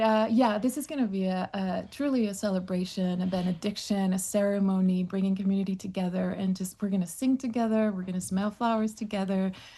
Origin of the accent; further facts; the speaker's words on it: Ciudad Juarez, Chihuahua, Mexico; I am from Ciudad Juarez, Janae, mm-hmm. and I got to see with my very own eyes as we were driving at a highway, people were walking. I got to see these migrants because I'm from a border town.